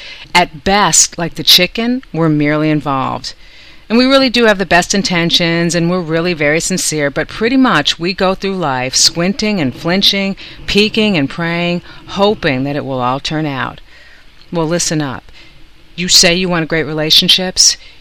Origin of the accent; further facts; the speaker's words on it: Madison, Wisconsin, United States; now in New York City, United States; I grew up in Madison, Wisconsin, and my dream from the time that I was 10 years old was to one day live and work in New York City.